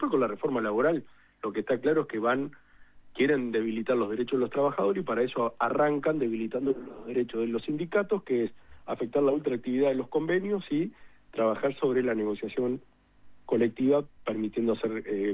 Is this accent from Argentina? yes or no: yes; Gualeguaychú, Entre Ríos, Argentina; Yo soy de Gualeguaychú, en este momento estoy en Gualeguaychú.